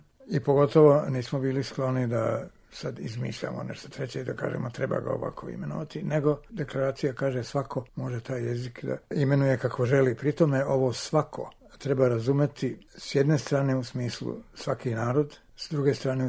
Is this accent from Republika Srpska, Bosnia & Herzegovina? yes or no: no; Sarajevo, Federation of Bosnia and Herzegovina, Bosnia & Herzegovina; moved away as an adult; now in Belgrade, Serbia; već više od 50 godina živim u Beogradu, a inače sam rođen i odrastao u Sarajevu